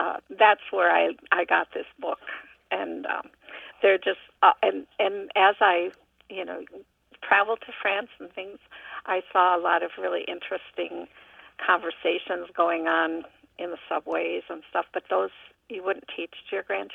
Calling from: Milwaukee, Wisconsin, United States; from Milwaukee.

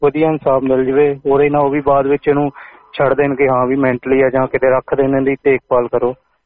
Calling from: Gold Coast, Queensland, Australia; ਬੋਲਦਾ ਪਿਆ gold cost ਤੋਂ

